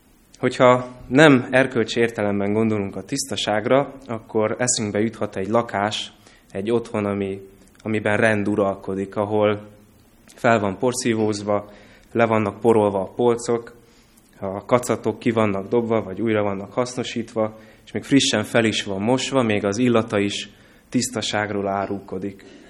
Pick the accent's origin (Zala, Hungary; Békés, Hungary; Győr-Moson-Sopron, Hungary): Békés, Hungary; Gyula; A gyulai gyülekezetben, ahonnan én jövök